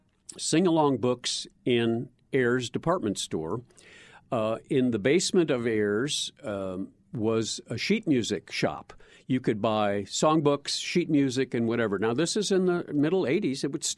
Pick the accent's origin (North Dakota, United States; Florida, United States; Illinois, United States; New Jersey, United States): Illinois, United States; Chicago; since I grew up in Chicago, my family lived there.